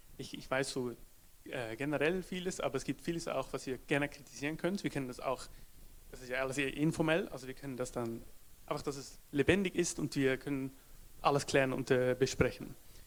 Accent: Netherlands; German is a second language; bin ja Niederländer.

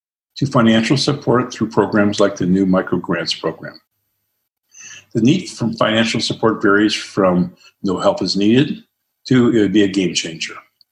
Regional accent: Mount Vernon, Washington, United States; from Mount Vernon, Washington.

